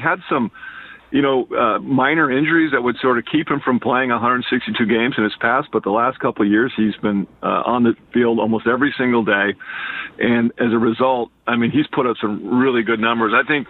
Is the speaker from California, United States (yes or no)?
yes; California, United States; I grew up in California. I was a Southern California kid, but being in Northern California is almost as good.